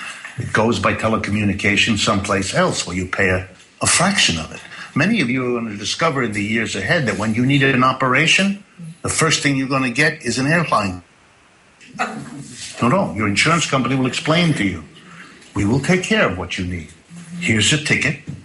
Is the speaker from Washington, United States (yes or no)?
no; Youngstown, Ohio, United States; my hometown, Youngstown, Ohio, and thousands more like it.